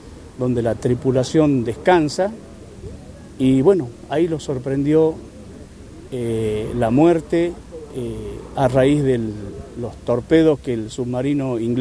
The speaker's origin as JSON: {"language": "Spanish", "region": "Tucumán", "country": "Argentina", "said": "Y ese es mi mensaje como tucumano. Yo amo esta tierra, soy familia muy antigua de este Tucumán querido"}